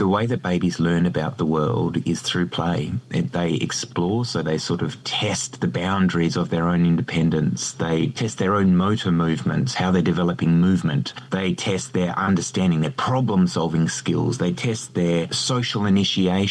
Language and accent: English; Perth, Western Australia, Australia; I'm from Perth. I'm Perth born and bred.